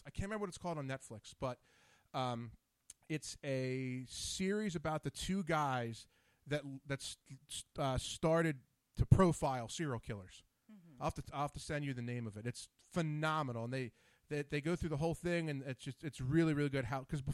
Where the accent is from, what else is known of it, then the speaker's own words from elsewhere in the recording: Philadelphia, Pennsylvania, United States; I hate New York, but that's a whole other issue. Come on, I'm from Philly.